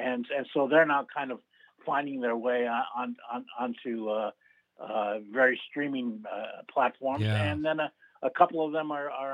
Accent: Menomonee Falls, Wisconsin, United States; Well, and I grew up in Menominee Falls.

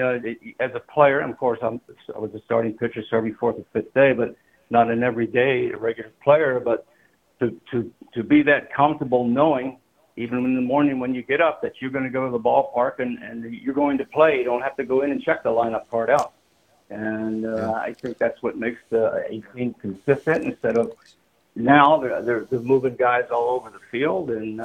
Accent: Baltimore, Maryland, United States; I mean, when I grew up and raised in Baltimore area, I should say

